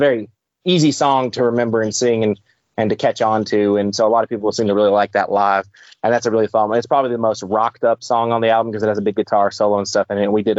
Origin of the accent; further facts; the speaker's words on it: the South, United States; growing up in the South, I grew up so much with people saying, you know, you had to dress a certain way to go to church.